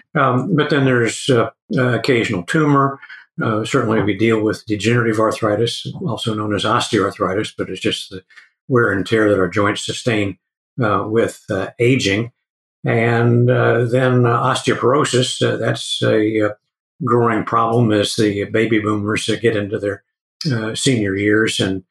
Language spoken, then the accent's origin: English; Kansas City, United States; I grew up enjoying being outside in the summertime, and I grew up in Kansas City.